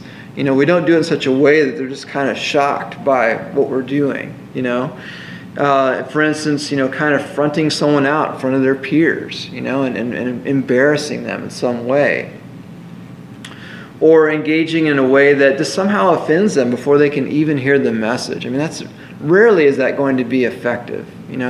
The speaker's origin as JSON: {"language": "English", "region": "Midwest", "country": "United States", "lives_now": "Texas, United States", "said": "I'm from the Midwest, and it's like you're never tempted to speed here because the speeds are so high."}